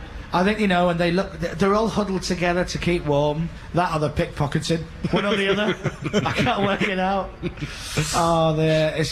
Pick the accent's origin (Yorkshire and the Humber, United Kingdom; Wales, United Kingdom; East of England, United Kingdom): Yorkshire and the Humber, United Kingdom; Leeds; I was born in Leeds. I was raised in Leeds. We're alive in Leeds.